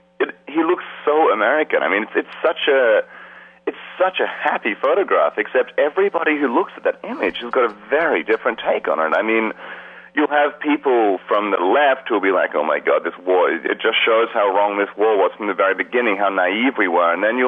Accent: Australia; As a photographer growing up in Australia

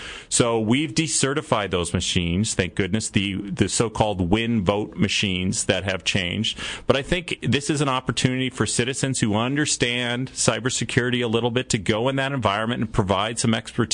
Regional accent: Canada; I'm Canadian

